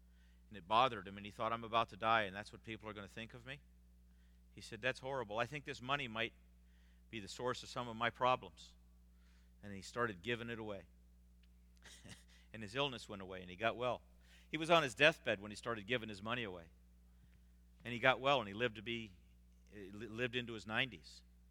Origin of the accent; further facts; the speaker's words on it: Pittsburgh, Pennsylvania, United States; I grew up in Pittsburgh, Pennsylvania. The steel mills aren't there anymore.